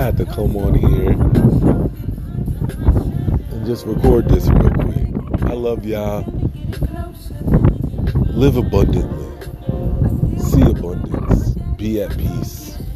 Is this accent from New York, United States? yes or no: yes; New York, United States; because it's just amazing, especially as a New Yorker, to be able to slow down